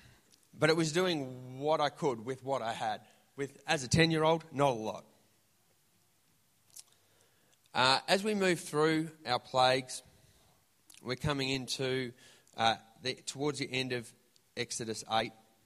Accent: Horsham, Victoria, Australia; I grew up in the country, which was very scarring. But we, as a kid, we experienced a few plagues. I grew up in Horsham

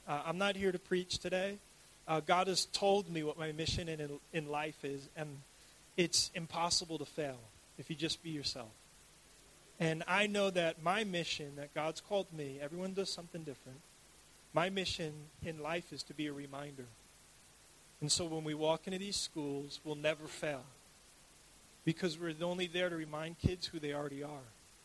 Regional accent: New York, United States; For me, I grew up in New York. A lot of people like basketball there.

